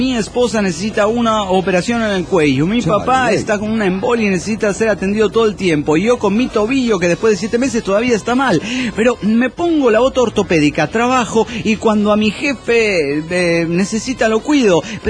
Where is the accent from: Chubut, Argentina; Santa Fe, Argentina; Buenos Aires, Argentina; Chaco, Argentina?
Chaco, Argentina; Barranqueras; de Barranqueras, Chaco, Argentina.